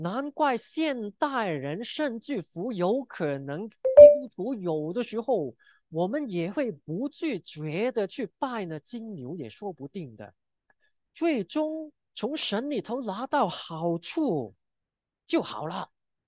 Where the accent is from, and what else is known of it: China